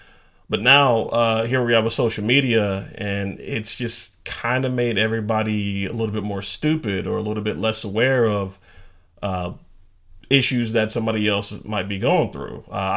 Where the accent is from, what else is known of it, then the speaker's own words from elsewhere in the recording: Texas, United States; born there; It's funny you bring that up because I was born in Texas.